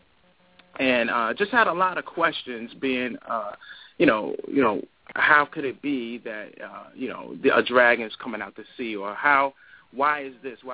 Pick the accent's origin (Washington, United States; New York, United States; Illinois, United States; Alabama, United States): New York, United States; Long Island; I'm originally from Long Island myself, New York.